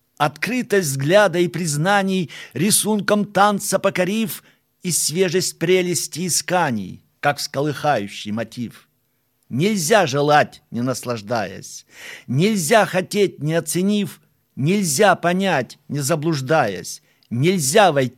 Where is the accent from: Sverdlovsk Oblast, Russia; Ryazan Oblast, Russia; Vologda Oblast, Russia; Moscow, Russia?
Vologda Oblast, Russia; born there; Я родился в Вологодской области, в Никольском районе